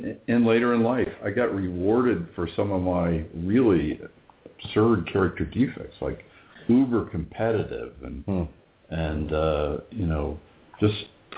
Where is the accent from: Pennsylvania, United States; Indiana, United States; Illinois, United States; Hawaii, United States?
Indiana, United States; I grew up in Indiana, and in a small, it's a lot smaller now